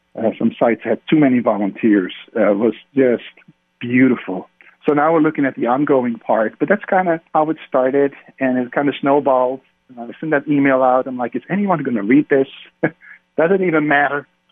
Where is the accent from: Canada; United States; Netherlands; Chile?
Netherlands; English is a second language; My fellow countrywoman, I'm from Holland